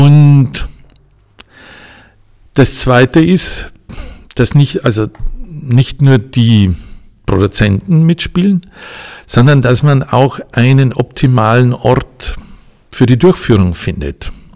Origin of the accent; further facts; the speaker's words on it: Bavaria, Germany; Aus Niederbayern.